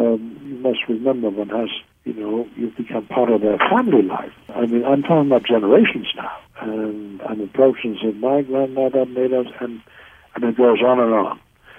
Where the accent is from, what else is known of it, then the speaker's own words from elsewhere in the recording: Germany; English is a second language; now in United States; as a boy growing up in Germany, I read a lot about the American West